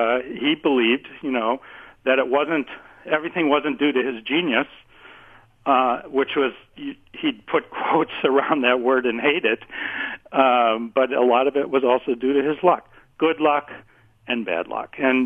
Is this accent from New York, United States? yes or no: no; Wisconsin, United States; said, I'm from Wisconsin and, you know, I think, you know, for the sake of Kenosha, you know, you should speak to me at least.